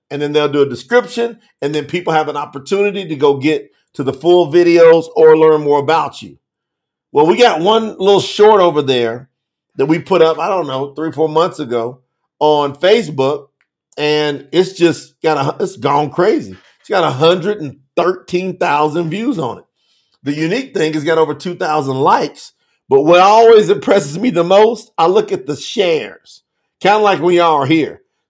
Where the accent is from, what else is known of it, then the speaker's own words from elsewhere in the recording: Winchester, Kentucky, United States; I'm from Kentucky. What's up, Diana? … That's the boy, born and raised, Clark County Hospital, Winchester, Kentucky. Represent. My dad and most of my family's there right now.